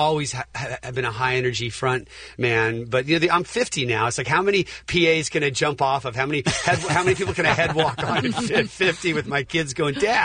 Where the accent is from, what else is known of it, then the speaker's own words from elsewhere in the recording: California, United States; now in Los Angeles, United States; I grew up in the Bay Area, and ska music has changed my life since I was a kid.